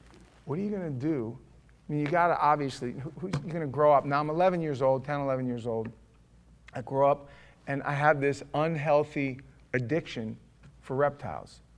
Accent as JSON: {"language": "English", "town": "Queens", "region": "New York", "country": "United States", "said": "I'm from the city, I'm from Queens, Howard Beach, New York"}